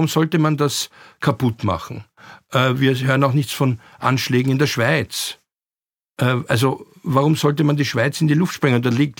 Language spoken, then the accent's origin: German; Austria; Was bei uns in Österreich vielleicht besonders ausgeprägt ist die Fähigkeit, mit anderen zu sprechen, ohne sie zu integrieren, ohne sie zu zwingen, so zu sein wie wir.